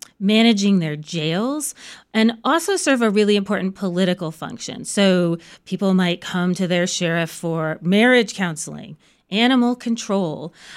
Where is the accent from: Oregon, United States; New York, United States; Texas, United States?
Texas, United States; And I grew up in Texas. So when someone said the word sheriff, I immediately thought of someone like John Wayne or the cast of Tombstone.